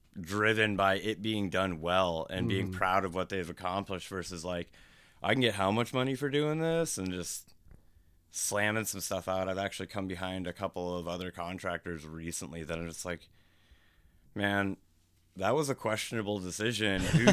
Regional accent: Fremont, Nebraska, United States; Yeah, Fremont, Nebraska is my hometown.

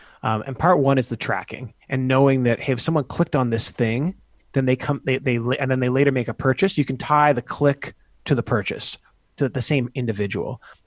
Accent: Canada; I grew up in Canada. I ended up going to business school down in the U.S. and then went back to Canada.

